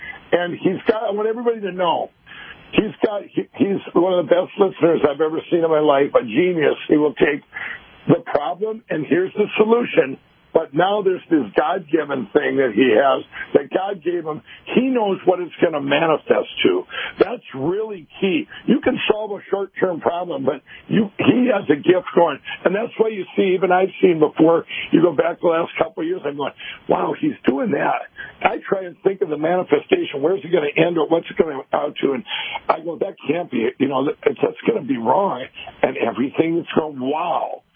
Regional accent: Fairmont, Minnesota, United States; My hometown in Martin County, Minnesota, Fairmont, Minnesota, I heard that they had a breakout there

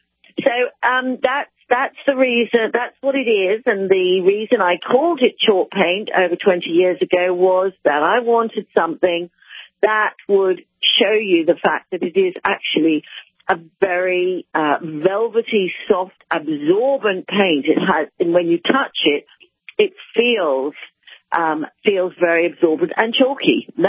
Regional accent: Oxford, South East England, United Kingdom; As you probably can hear from my accent, I'm English. I come from Oxford.

